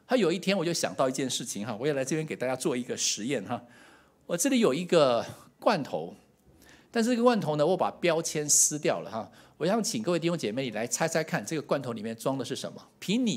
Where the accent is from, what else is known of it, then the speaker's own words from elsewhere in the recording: Taiwan; 好像我从台湾来